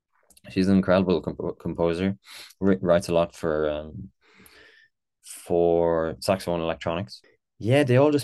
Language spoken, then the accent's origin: English; Ireland; I'm an Irish saxophonist and … a French singer